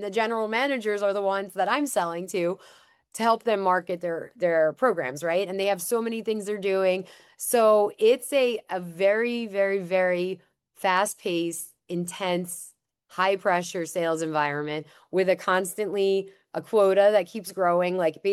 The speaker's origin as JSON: {"language": "English", "town": "Long Island", "region": "New York", "country": "United States", "tie": "born or raised there", "said": "I grew up on Long Island where everything, you know, is very fast-paced, obviously."}